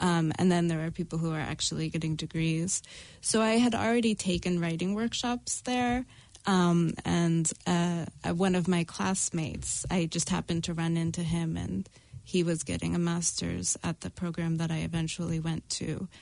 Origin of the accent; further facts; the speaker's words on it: Massachusetts, United States; I grew up in Massachusetts